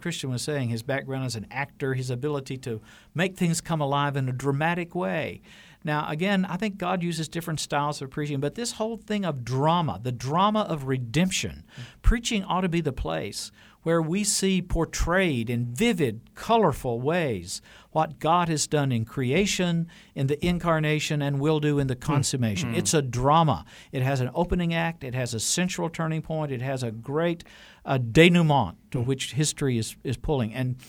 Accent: Chattanooga, Tennessee, United States; he would come to my hometown of Chattanooga to hold outdoor meetings

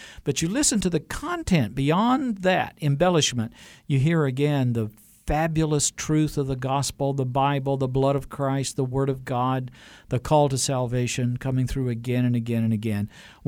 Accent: Chattanooga, Tennessee, United States; he would come to my hometown of Chattanooga to hold outdoor meetings

